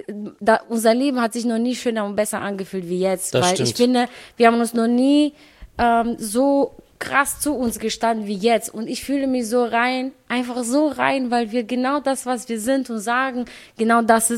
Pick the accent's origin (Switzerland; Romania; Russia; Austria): Romania; now in Paderborn, Germany; wenn jemand fragt, wo kommst du her? Ich sage nicht aus Paderborn, ich sage immer aus Rumänien.